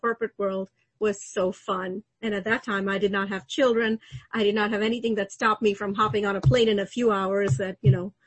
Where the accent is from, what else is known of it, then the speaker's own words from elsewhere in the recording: Chennai, Tamil Nadu, India; born there; I was born in India in a southern coastal city, Chennai, which is a big crowded city with all the population things that you see in your videos of India if you've never been there before, a very densely populated urban city.